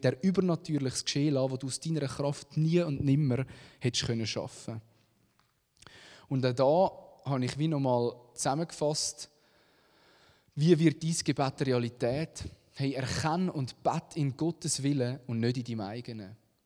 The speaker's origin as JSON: {"language": "German", "country": "Switzerland", "said": "wenn man da so als Westler, als Schweizer, wo manchmal ja so viel mit unserem Verstand ergreifen und machen können"}